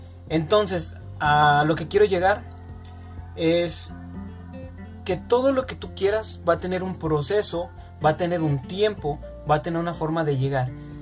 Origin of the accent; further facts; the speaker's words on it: Mexico; Porque soy mexicano y es lo que vivo día con día.